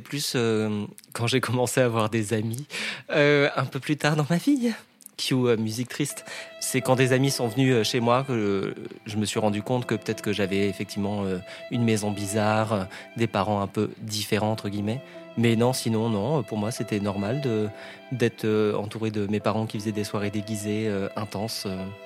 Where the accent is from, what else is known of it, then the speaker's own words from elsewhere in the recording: L'Haÿ-les-Roses, Île-de-France, France; also born or lived in Paris; j'ai grandi en banlieue parisienne, à L'Haÿ-les-Roses, qui est une belle ville dans le Val-de-Marne. Dans le 9-4, j'ai passé toute mon enfance dans la même maison, un petit pavillon de banlieue. Voilà, je suis né à Paris, dans le 15e.